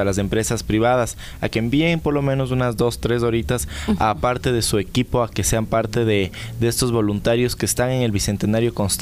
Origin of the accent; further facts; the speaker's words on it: Quito, Pichincha, Ecuador; nos unió como hermanos, como quiteños.